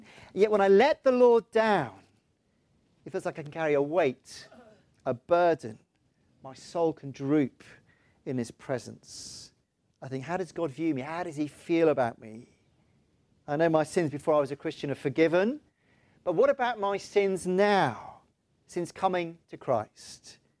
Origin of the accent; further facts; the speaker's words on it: Wales, United Kingdom; I'm in the Sea of Despond as a Welshman.